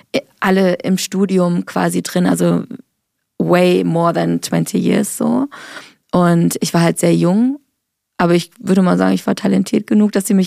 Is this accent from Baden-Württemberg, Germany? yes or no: yes; Freiburg, Baden-Württemberg, Germany; ich komme aus Freiburg, es ist eine kleinere Stadt, und zu meiner Schulzeit, da war unsere Klasse nicht so bunt.